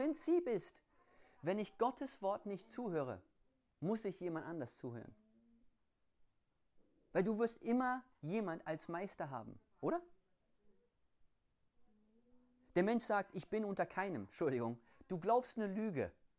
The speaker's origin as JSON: {"language": "German", "country": "Australia", "said": "Bei uns zu Hause in Australien, großes Gesetz am Sabbat, darfst nicht schwimmen."}